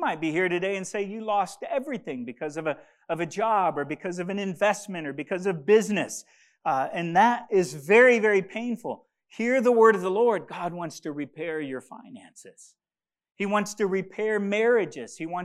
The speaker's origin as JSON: {"language": "English", "country": "DR Congo", "tie": "born or raised there", "said": "And most of you know that I grew up in Africa, in the Congo."}